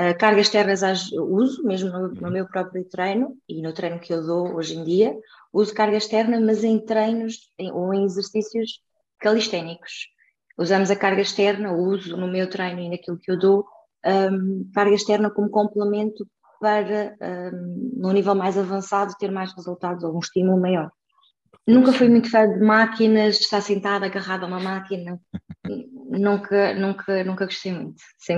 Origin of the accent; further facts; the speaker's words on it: Vila Real, Portugal; moved away as an adult; now in Lisbon, Portugal; Quando eu fui para a universidade, eu não tinha intenção nenhuma de sair da minha terra. Acabei por vir para Lisboa, no final de tirar o curso, acabei por vir parar aqui a Lisboa